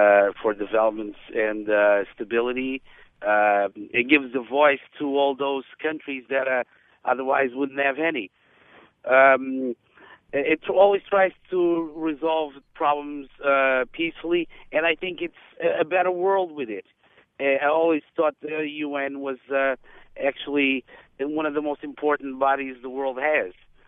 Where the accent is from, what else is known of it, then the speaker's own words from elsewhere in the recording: Portugal; English is a second language; now in United States; I'm from Portugal.